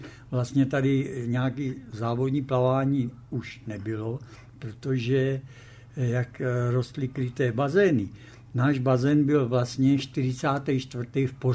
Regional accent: Brno, South Moravian Region, Czechia; že jsem byl Brňák

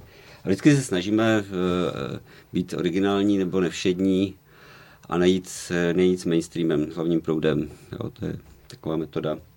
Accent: Ostrava, Moravian-Silesian Region, Czechia; now in Prague, Czechia; já jsem z Ostravy, takže já prostě pořád se cítím být Ostravákem v Praze

